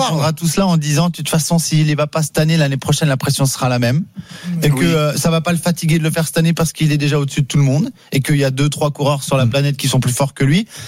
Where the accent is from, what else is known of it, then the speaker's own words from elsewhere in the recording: France; moi en tant que Français